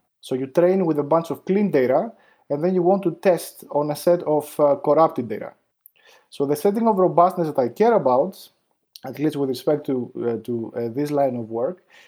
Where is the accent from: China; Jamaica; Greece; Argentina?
Greece; moved away as an adult; now in United States; I grew up in Greece. This is where I did my undergrad. I moved to Columbia University for grad school.